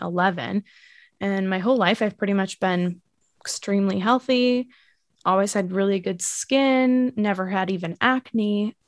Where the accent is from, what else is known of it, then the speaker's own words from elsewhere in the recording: Massachusetts, United States; now in New York City, United States; I'm originally from Massachusetts, south of Boston, north of Providence. But now I live in New York City, just outside of the city in Queens, and I work in the city.